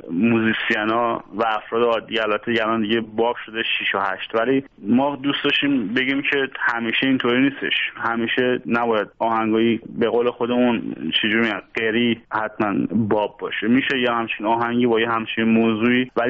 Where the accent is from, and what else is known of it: Isfahan, Iran; born or raised there